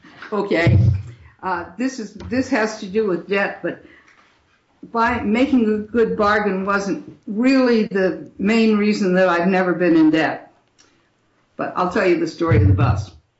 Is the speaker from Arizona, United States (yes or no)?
yes; Tucson, Arizona, United States; moved away; also born or lived in Alaska, United States; I was raised in Tucson, to Tucson where the options I'd been presented with were not doable. I stayed in Alaska for almost 30 years, built a homestead